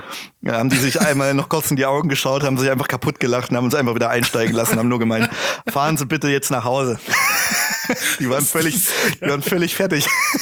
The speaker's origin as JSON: {"language": "German", "country": "Switzerland"}